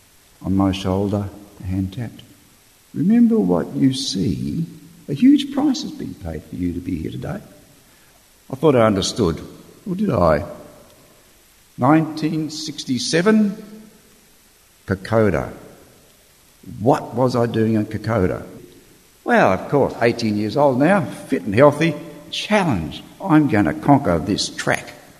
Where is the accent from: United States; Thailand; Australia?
Australia; I'm the oldest, I'm the greyest, and I'm Australian.